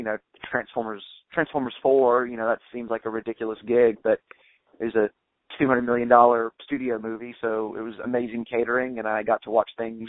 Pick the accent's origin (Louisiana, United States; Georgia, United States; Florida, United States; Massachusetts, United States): Georgia, United States; now in Austin, United States; I'm from Georgia originally